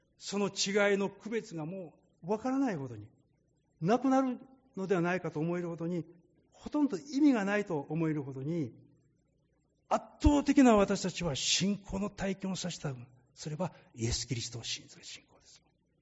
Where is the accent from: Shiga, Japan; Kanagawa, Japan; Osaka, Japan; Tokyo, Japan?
Shiga, Japan; 同じ日本人であっても、私は滋賀県出身